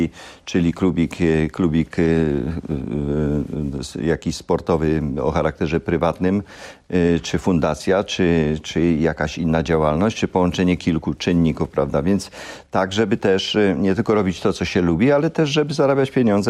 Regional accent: Wisła, Silesian Voivodeship, Poland; Natomiast ja sam wychowywałem się w Wiśle i wtedy pamiętam zimy, jakie wtedy były.

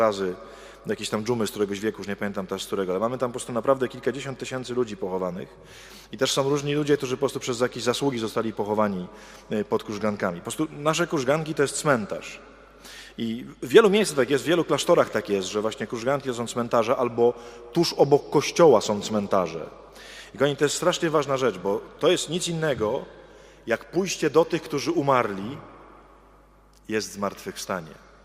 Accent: Kraków-Częstochowa Upland, Poland; Ja pochodzę z Jury Krakowsko-Częstochowskiej.

